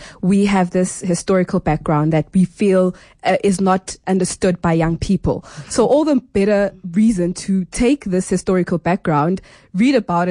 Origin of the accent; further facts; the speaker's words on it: South Africa; great living in South Africa, although I am probably a Zulu girl, but I am a South African. Besides that, I am South African.